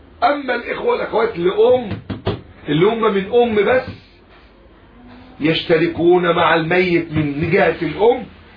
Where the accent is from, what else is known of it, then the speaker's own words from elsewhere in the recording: Egypt; احنا كمصريين بقى بنجد عناء في اخراج الايه؟ اللسان.